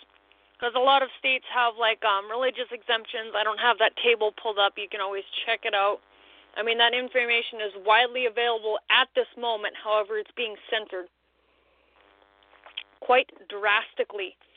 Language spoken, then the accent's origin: English; Canada; I'm going to apologize that I'm from Canada